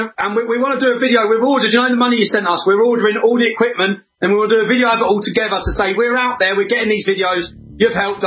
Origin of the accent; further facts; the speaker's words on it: England, United Kingdom; As an Englishman looking at what's going on in our country, it's embarrassing as well.